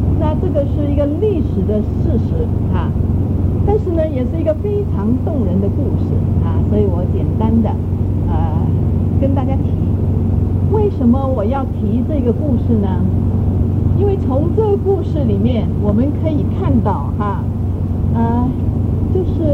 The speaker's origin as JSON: {"language": "Chinese", "country": "Hong Kong", "tie": "born or raised there", "also_born_or_lived": "Fuzhou, China", "moved": "yes", "lives_now": "United States", "said": "我是生在福建福州"}